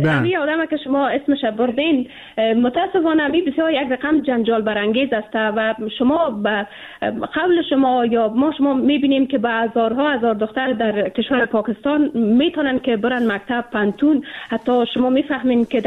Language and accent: Persian; Afghanistan; ما به عنوان یک افغان